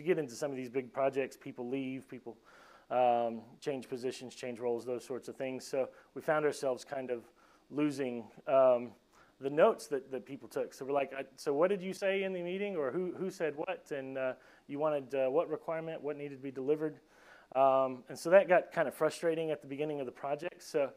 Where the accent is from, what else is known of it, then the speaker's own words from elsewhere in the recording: United States; So myself as an American, we kind of joke often about that.